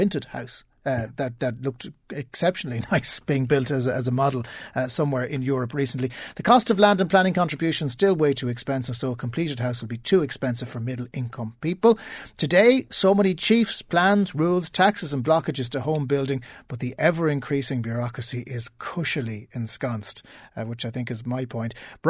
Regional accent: Kilkenny, Leinster, Ireland; I'm a bricklayer from Kilkenny.

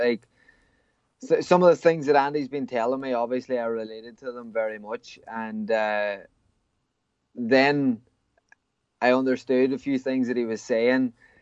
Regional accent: Ireland; moved away; I am an Irish fighter. I want to be fighting on the East Coast, or I want to be fighting back in Ireland. But I think I'm at the stage of my career now where I have been away from Ireland that long

